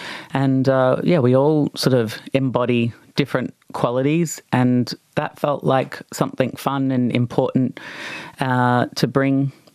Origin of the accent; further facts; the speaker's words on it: Brisbane, Queensland, Australia; growing up in Brisbane in the 80s and 90s